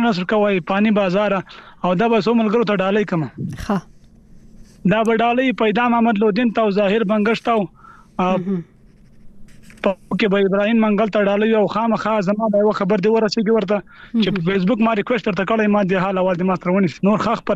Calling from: Wana, Khyber Pakhtunkhwa, Pakistan; زه جنوب وزیرستان وانه

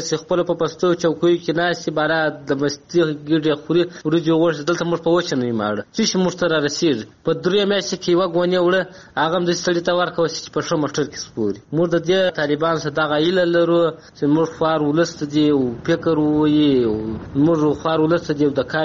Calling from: Helmand, Afghanistan; موږ د هلمند یو. په هلمند کې

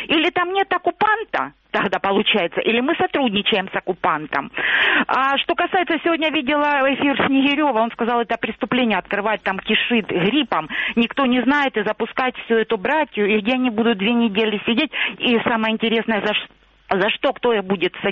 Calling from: Luhansk Oblast, Ukraine; Луганщина

